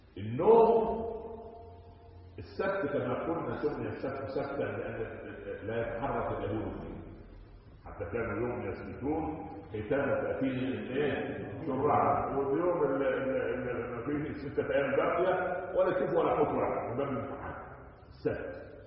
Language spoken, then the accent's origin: Arabic; Upper Egypt, Egypt; عندنا في الصعيد